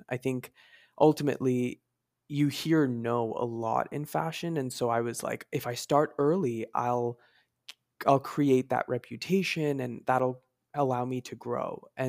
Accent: New York, United States; And then I grew up in New York, so creating an eyewear brand based in New York was really important to me because New York is so diverse, this is the melting pot.

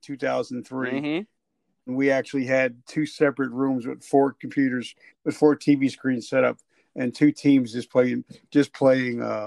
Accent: New Jersey, United States; Now, you know, I'm from Jersey, right?

